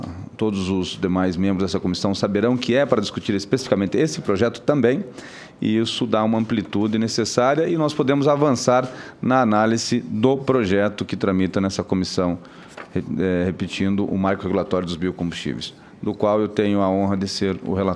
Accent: Paraná, Brazil; lá do meu estado, estado do Paraná

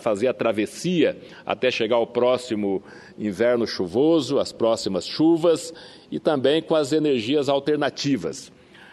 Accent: Rondônia, Brazil; lá do meu estado de Rondônia

